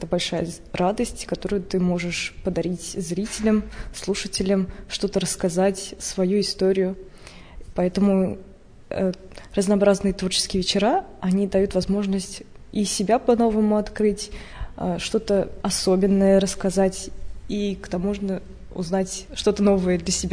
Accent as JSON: {"language": "Russian", "town": "Kazan", "region": "Tatarstan", "country": "Russia", "tie": "born or raised there", "said": "Я родилась в Казани. Весь мой творческий путь от музыкальной школы до консерватории тоже проходил здесь."}